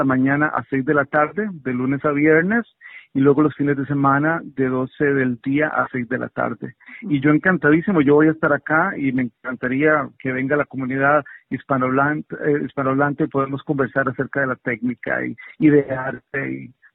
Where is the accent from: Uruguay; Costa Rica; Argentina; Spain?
Costa Rica; now in Australia; mi contribución como costarricense a la cultura australiana.